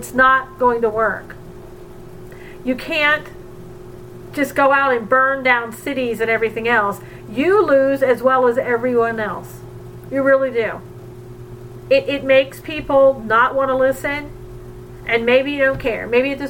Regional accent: the South, United States; I grew up in the South during the 60s when Martin Luther King was alive.

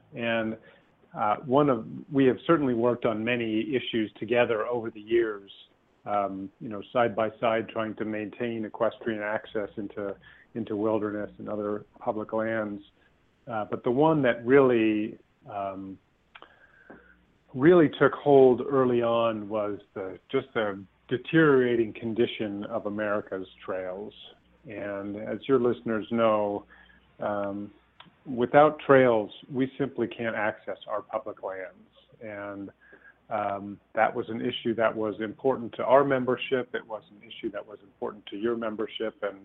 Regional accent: California, United States; I grew up in California

